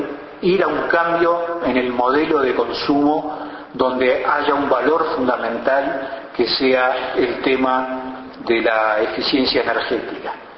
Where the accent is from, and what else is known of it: Uruguay